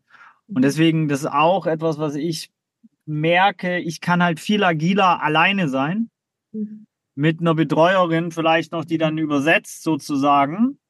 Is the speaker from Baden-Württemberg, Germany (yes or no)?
yes; Baden-Württemberg, Germany; ich bin aus dem Schwabenländle, da war immer das Auto das Statussymbol